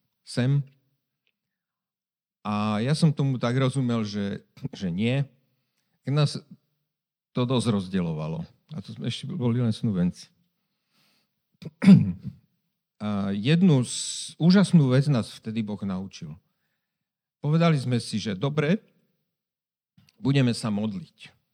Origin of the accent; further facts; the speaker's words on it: Poprad, Prešov Region, Slovakia; born there; also born or lived in Bratislava; Narodil som sa v Poprade. Po strednej škole som odišiel študovať do Bratislavy. Tam som bol 5 rokov. Vrátil som sa naspäť k rodičom.